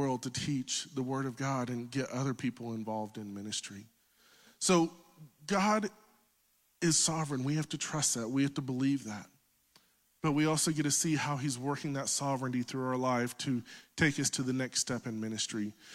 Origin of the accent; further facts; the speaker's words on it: Oklahoma, United States; also born or lived in Mexico; If you can't tell from my accent, I'm not from Montana. I'm from Oklahoma.